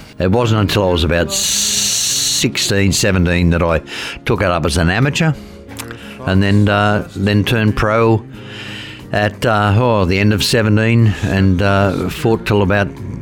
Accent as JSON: {"language": "English", "town": "Oakley", "country": "Australia", "tie": "born or raised there", "said": "Well, I was born in Sydney to a couple of wonderful parents. I lived in around the Oakley area."}